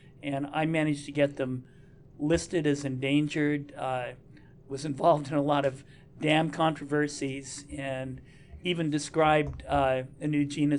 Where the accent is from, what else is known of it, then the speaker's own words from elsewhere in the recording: Idaho, United States; moved away as an adult; I grew up originally in Idaho, and then went to upstate New York for my undergraduate education, Bard College